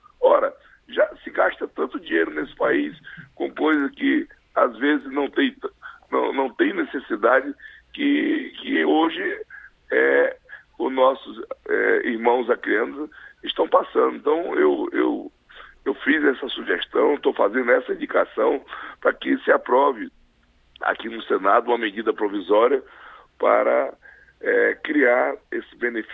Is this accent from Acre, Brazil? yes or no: yes; Acre, Brazil; born there; 6 de Agosto, né, que é o bairro onde eu nasci